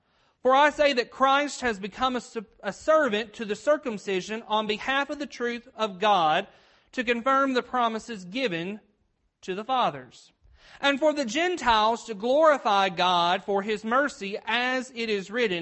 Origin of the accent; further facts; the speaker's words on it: Humboldt, Tennessee, United States; now in Dixon, United States; as was mentioned, and I'm from Dixon, Tennessee, originally from Humboldt, Tennessee.